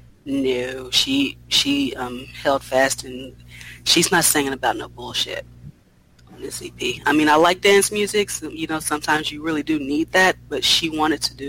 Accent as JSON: {"language": "English", "country": "United States", "said": "I just thought, I'm American."}